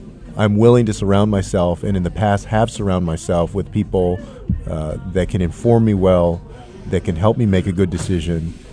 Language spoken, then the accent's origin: English; San Antonio, Texas, United States; Like, I grew up in San Antonio, which is about 4 hours away from the U.S.-Mexico border. I was the mayor of that city.